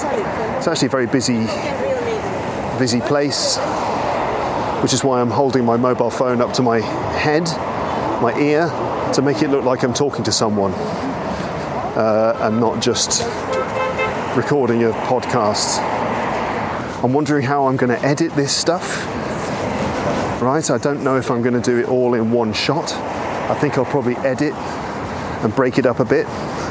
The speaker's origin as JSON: {"language": "English", "region": "London", "country": "United Kingdom", "tie": "born or raised there", "said": "London, which is basically my hometown, kind of."}